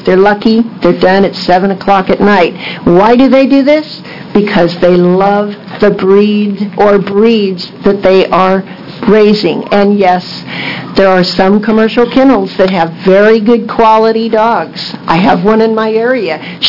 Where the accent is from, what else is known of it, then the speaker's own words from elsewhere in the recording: Medford, Oregon, United States; I'm from Medford, Oregon, so I've really traveled.